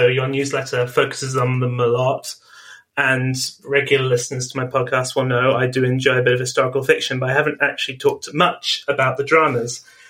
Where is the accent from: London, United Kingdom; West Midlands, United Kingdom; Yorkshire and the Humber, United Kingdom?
London, United Kingdom; as they're growing up in London, I mean, I can get to Paris in the same amount of time I can get to Cardiff.